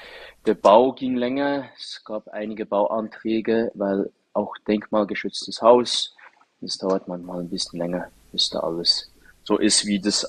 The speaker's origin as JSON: {"language": "German", "town": "Interlaken", "region": "Bern", "country": "Switzerland", "tie": "born or raised there", "said": "Ich bin in Interlaken aufgewachsen."}